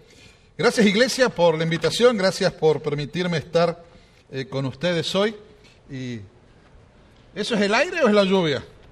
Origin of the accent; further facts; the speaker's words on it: Argentina; now in Baton Rouge, United States; como ya han visto un poquito cómo tengo el tono de voz, vengo desde Argentina, soy argentino, nací hace muchos años en Argentina, y estamos aquí en los Estados Unidos con mi esposa Fanny, sirviendo al Señor hace un poquito más de 4 años aquí en Baton Rouge